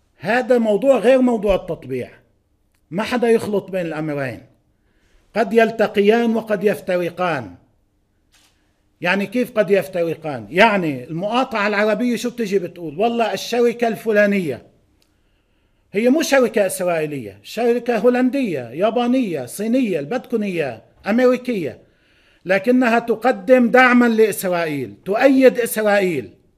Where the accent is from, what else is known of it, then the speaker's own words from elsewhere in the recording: Lebanon; يا خي أنا واحد لبناني